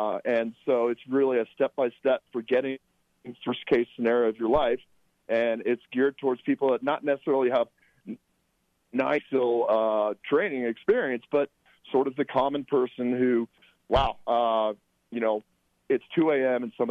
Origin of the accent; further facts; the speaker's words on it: Colorado, United States; I was born and raised in Colorado, and I'm back here now, and I couldn't be happier.